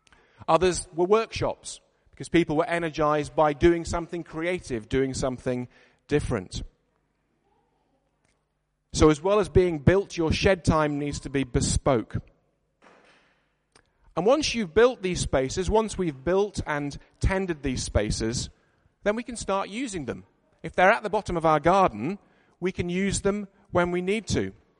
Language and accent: English; Yorkshire and the Humber, United Kingdom; being a Yorkshireman, a garden shed is something that is sacred territory as a man cave